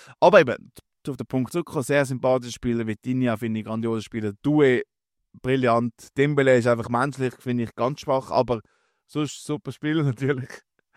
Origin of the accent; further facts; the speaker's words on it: Switzerland; wo wir als Schweizer ganz schlechte Erinnerungen haben